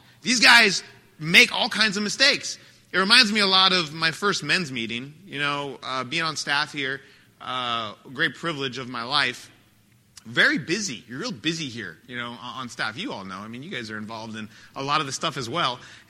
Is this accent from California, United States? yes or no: yes; California, United States; Well, I'm from Southern California. I don't go camping.